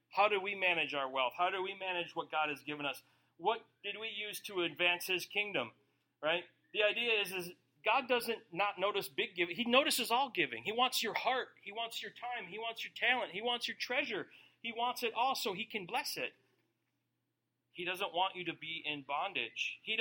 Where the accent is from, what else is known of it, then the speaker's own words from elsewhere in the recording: St. Paul, Minnesota, United States; People are like, where are you from? St. Paul. Why did you leave civilization in the first world to come up here?